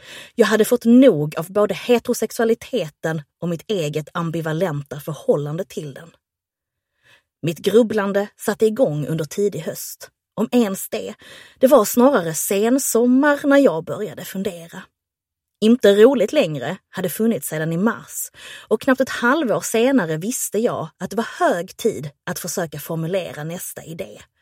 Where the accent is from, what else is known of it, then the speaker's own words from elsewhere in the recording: Höör, Skåne, Sweden; satte jag mig på tåget i Hör, platsen där jag växte upp.